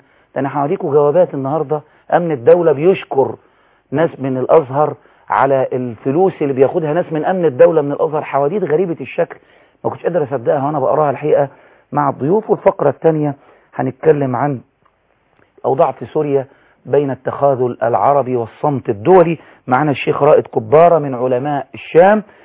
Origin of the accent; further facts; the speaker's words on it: Egypt; عندنا في مصر